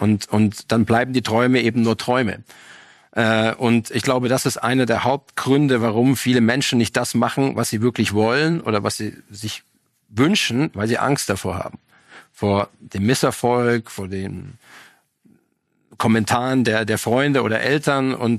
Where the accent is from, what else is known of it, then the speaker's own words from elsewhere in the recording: Germany; moved away; Ich bin jetzt nicht mehr so Deutschland verbunden, wie ich es mal damals war. Dennoch ist es meine Heimat